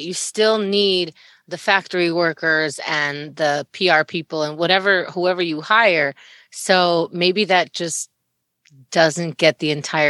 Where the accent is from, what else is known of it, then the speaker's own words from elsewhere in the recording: Germany; I grew up in Germany